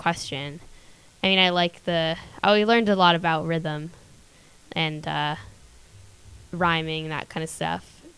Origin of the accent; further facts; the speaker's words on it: Los Angeles, California, United States; Los Angeles, California.